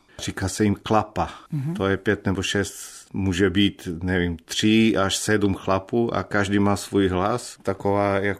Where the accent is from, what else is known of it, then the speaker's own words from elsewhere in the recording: Serbia; Czech is a second language; moved away as an adult; Znamená to, že jsem se narodil v Srbsku, strávil jsem tam dětství, chodil do školy, na fakultu, učil se, ale zároveň každé léto a každou zimu, když jsme měli prázdniny, tak jsme jeli do Chorvatska. Takže taťka je Chorvat, mamka Srbka.